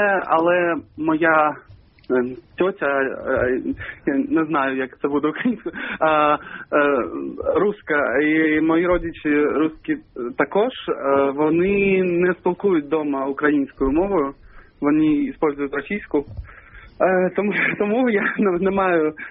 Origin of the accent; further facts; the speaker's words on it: Korolyov, Moscow Oblast, Russia; Ukrainian is a second language; Я з міста Корольов.